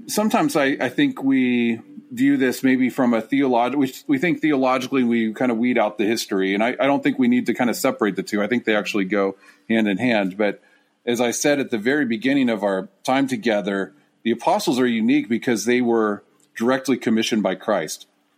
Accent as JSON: {"language": "English", "country": "United States", "said": "Even though we're both American citizens, and I could say, well, you know, I'm actually just as qualified as this guy here. There's no difference between us. We're both Americans"}